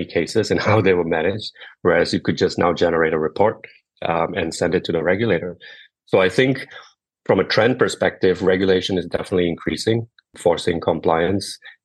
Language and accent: English; Singapore; I'm from Singapore, it's a financial hub.